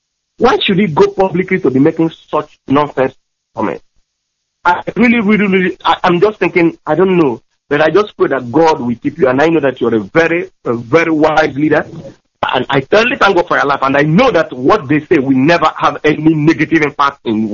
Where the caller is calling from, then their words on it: Amsterdam, North Holland, Netherlands; I'm calling from Amsterdam, Netherlands.